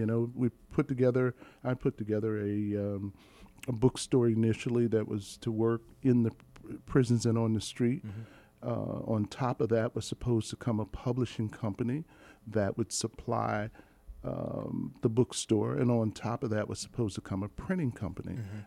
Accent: Philadelphia, Pennsylvania, United States; now in Baltimore, United States; Philadelphia, Philly.

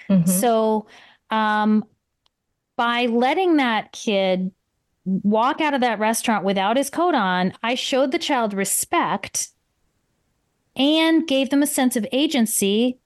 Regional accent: Illinois, United States; And I mean, I'm from Illinois. So when it's cold, I mean, we could be negative 10 here, right?

